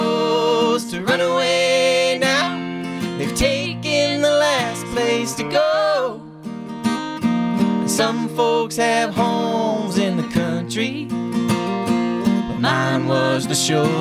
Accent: North Carolina, United States; Yeah, yeah. Well, I'm from North Carolina.

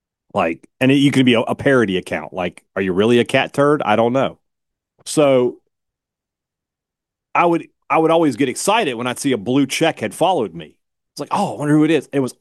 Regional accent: Vicksburg, Mississippi, United States; See, when I grew up in Vicksburg

